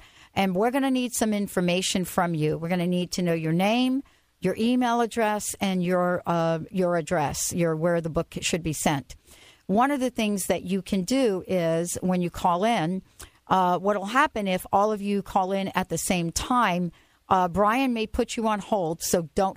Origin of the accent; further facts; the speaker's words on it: New York, United States; Remember, I grew up in the Bronx, just to kind of, you know, remind you of that.